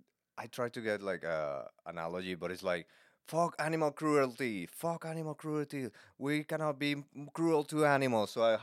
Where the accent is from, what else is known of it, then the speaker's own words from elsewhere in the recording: Venezuela; and I'm from Venezuela.